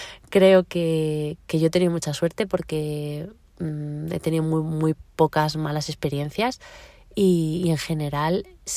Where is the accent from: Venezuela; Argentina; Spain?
Spain; Madrid, Community of Madrid; Y yo soy de Madrid y de repente tenía 20 minutos de mi casa acceso a los mejores profesores.